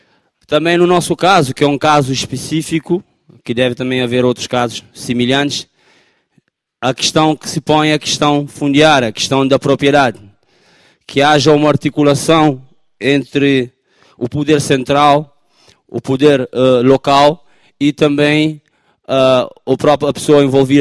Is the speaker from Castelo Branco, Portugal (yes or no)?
no; Amadora, Lisbon, Portugal; Eu sou do bairro da Cova da Moura, como sabem, é um bairro de autoconstrução